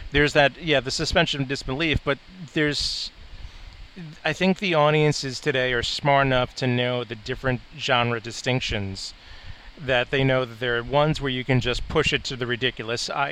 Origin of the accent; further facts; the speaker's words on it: New York City, New York, United States; You may be, and being a New Yorker and being in the city on a regular basis, I see people thinking that they're in the Fast and the Furious